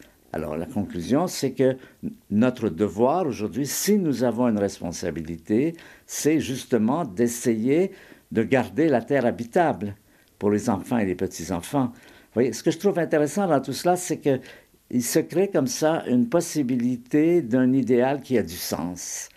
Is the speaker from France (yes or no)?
no; Quebec, Canada; quand j'étais enfant, j'étais au Québec et j'étais un bon catholique, croyant